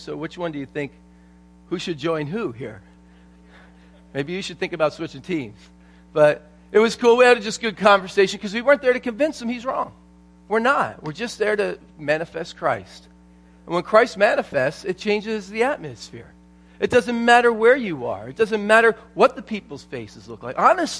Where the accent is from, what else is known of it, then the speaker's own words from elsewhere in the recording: New England, United States; I'm from New England, so I'm used to people being kind of really stoic.